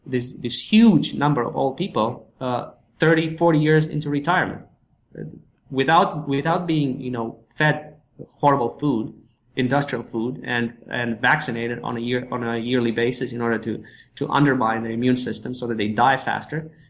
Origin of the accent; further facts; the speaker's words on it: Canada; You know, even as a Canadian, when I go to the United States